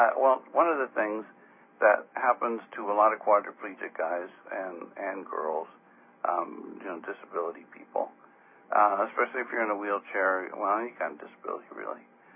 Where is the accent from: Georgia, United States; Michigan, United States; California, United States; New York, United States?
California, United States; Whittier; I grew up not too far from Hollywood in Whittier, California.